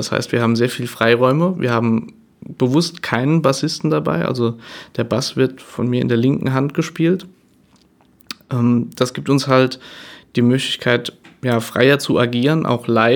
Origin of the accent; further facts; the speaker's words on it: Saarland, Germany; ich bin ja auch Wahl-Kaiserslauterner. Ich wohne auch mittlerweile wieder im Saarland. Also ich bin Saarländer